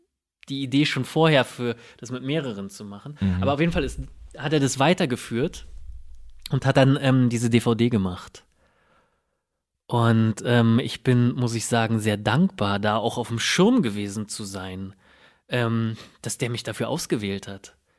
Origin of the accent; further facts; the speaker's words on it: Berlin, Germany; Ich war selten auf diesen Hip-Hop-Jams als Berliner, wo echt randaliert wurde.